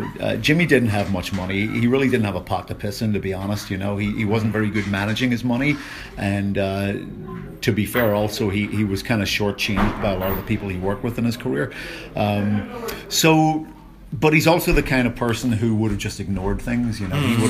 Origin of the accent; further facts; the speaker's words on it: Belfast, Northern Ireland, United Kingdom; And we end in my hometown of Belfast tomorrow night.